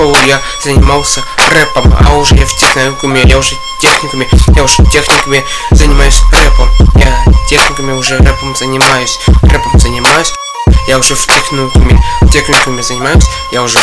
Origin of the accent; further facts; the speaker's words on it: Vologda, Vologda Oblast, Russia; born there; сначала я родился в Вологде, а потом переехал в Тигру, и там я живу.